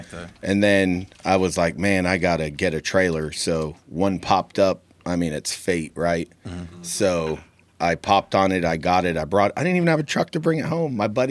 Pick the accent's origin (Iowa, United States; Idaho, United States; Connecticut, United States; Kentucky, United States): Connecticut, United States; now in St. Marys, United States; No, I'm from Connecticut originally. Mm-hmm. And then I moved out here in 91. But to St. Mary's.